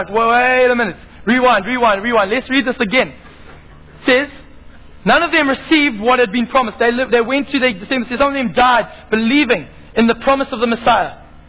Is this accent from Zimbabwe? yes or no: yes; Zimbabwe; I grew up in Zimbabwe